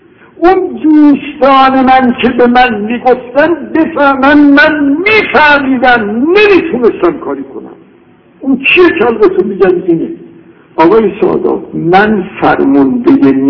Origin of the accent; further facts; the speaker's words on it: Tehran, Tehran Province, Iran; من بچه تهرانم، سنم هم از همه شما بیشتره،